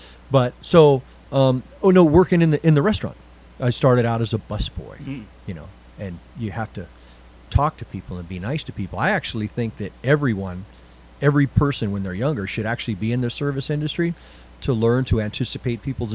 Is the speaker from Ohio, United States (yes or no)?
no; Colorado, United States; I made the deadline here in Colorado. I was freaking 4 years old in kindergarten.